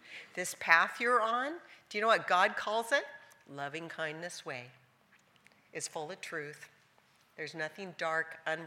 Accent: Idaho, United States; We're from Idaho, and Idaho has all these big mountain rivers and stuff.

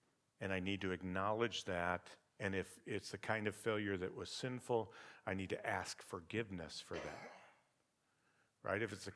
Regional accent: Michigan, United States; I mean, obviously I'm from Michigan.

